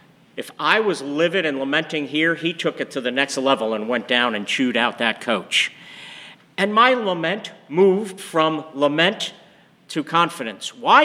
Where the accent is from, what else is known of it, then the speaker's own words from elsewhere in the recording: Pennsylvania, United States; When I grew up in Pennsylvania, it was junior high, 7th, 8th, and 9th grade.